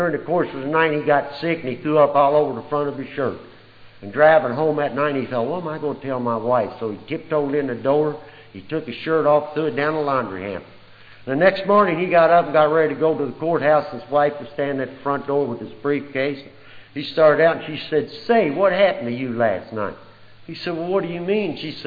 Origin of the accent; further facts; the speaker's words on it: Louisville, Kentucky, United States; born there; I was born in Louisville, Kentucky.